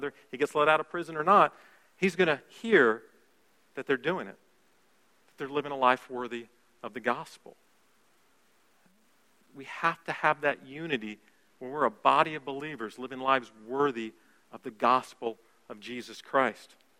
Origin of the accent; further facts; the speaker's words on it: Florida, United States; I'm from the South, although someone this morning told me I'm not really from the South. Panhandle of Florida, Southern.